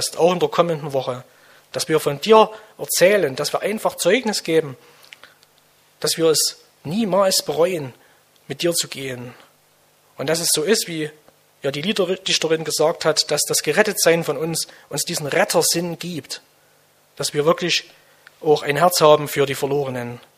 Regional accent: Saxony, Germany; hier in Sachsen, wir sind ja alle aus der Region hier

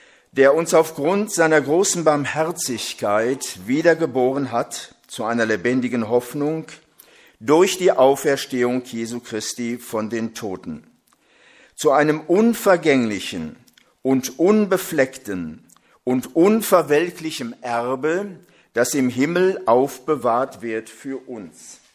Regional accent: West Germany, Germany; Gerade in den sogenannten westlichen Bundesländern, wo ich groß geworden bin

